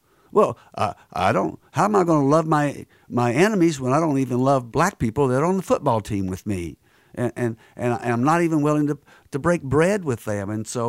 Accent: the South, United States; accent: Southern; guess where I'm from? I'm from the South. I bet you couldn't tell by my accent.

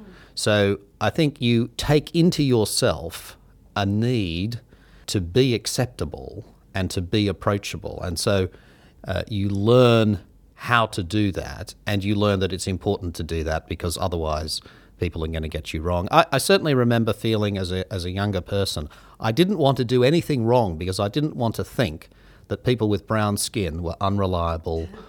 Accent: Carlingford, New South Wales, Australia; And then I grew up in Carlingford and Castle Hill, which was pretty Anglo-Saxon, and I think at my high school, certainly in my year, I was the only non-Anglo.

